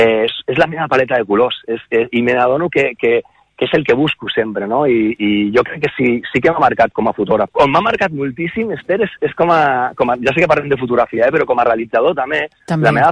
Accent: L'Hospitalet de l'Infant, Catalonia, Spain; vam néixer a l'Hospitalet de l'Infant als 70 de 80 vam tenir molta sort

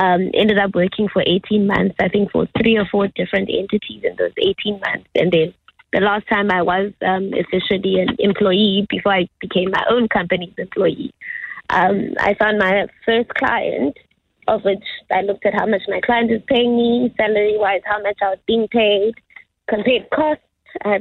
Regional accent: South Africa; I grew up in Tanzania, second largest township, I think, in South Africa. Went to school in East London.

